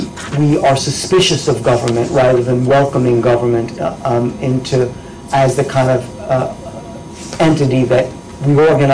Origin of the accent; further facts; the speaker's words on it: Washington, United States; we're not in Washington, in my home state